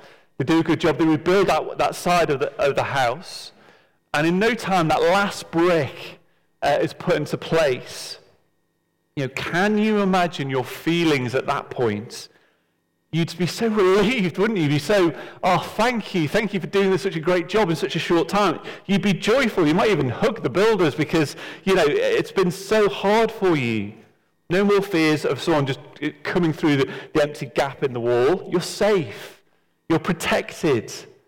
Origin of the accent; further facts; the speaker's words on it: North West England, United Kingdom; I used to live about a mile away from my hometown team of Tranmere Rovers.